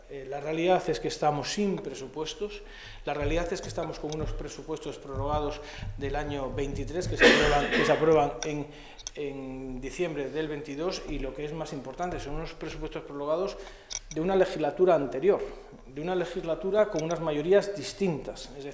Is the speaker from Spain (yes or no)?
yes; Spain; como diputado y como español, me ofende muy mucho